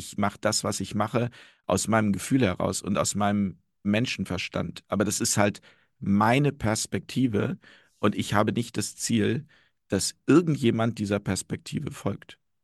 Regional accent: North Rhine-Westphalia, Germany; Ich komme halt aus Nordrhein-Westfalen und da sagt man halt Kirche und Verkehr.

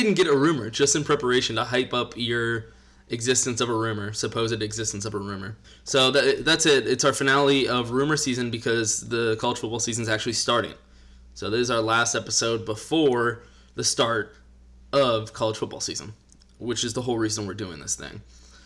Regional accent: Houston, Texas, United States; Those big boys down in Houston. I'm from Houston, homie.

